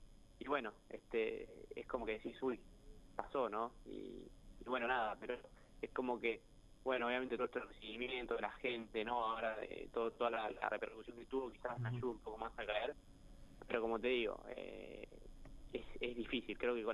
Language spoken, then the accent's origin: Spanish; Argentina; somos pocos argentinos en el exterior